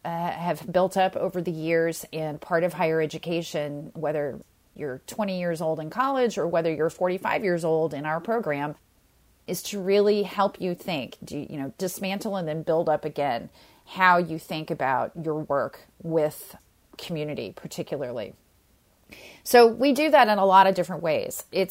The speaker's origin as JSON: {"language": "English", "region": "Midwest", "country": "United States", "tie": "born or raised there", "said": "that is a far cry from certainly where I grew up in the Midwest. I was a public school person."}